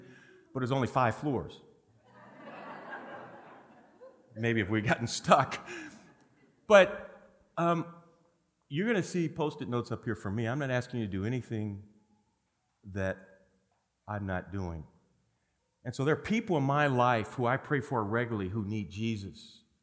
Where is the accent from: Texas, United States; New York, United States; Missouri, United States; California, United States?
Missouri, United States; He's from Arkansas, I'm from Missouri, although they're two different worlds